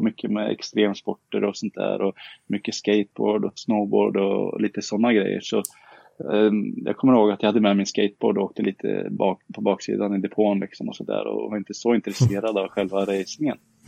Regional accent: Karlskoga, Örebro County, Sweden; Jag är uppvuxen i Karlskoga

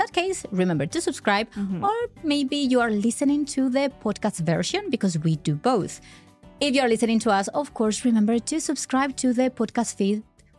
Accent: Madrid, Community of Madrid, Spain

